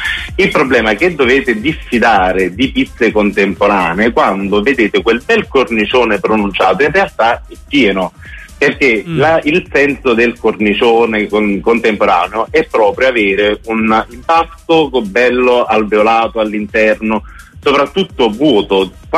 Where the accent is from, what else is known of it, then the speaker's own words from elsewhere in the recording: Naples, Campania, Italy; non perché sono napoletano